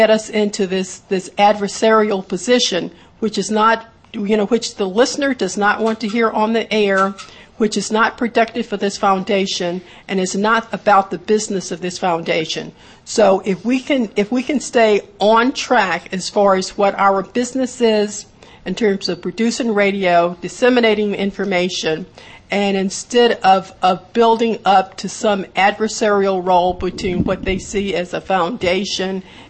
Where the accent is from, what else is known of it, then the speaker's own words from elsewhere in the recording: Berkeley, California, United States; where I'm from the Berkeley area